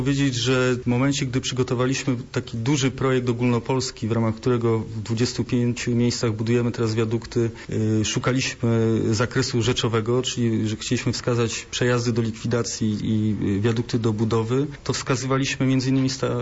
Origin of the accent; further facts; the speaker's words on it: Poznań, Greater Poland Voivodeship, Poland; jako poznaniak wyobrażam sobie, jakie są priorytety z punktu widzenia mieszkańców Poznania.